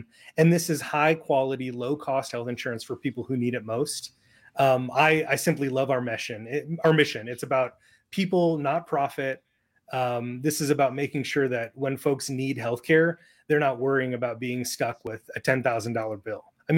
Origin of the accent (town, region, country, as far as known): Fargo, North Dakota, United States; born or raised there; also born or lived in Sioux City